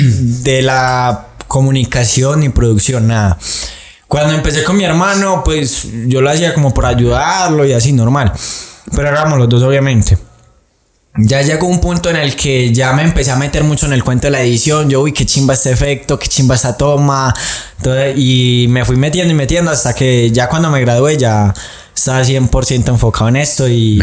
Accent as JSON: {"language": "Spanish", "town": "Ocaña", "region": "Norte de Santander", "country": "Colombia", "lives_now": "Medellín, Colombia", "said": "Nosotros no somos de acá de Medellín, ¿sí o qué? Entonces, ¿De Ocaña, son? Norte de Santander, un pueblo por cerca de Cúcuta."}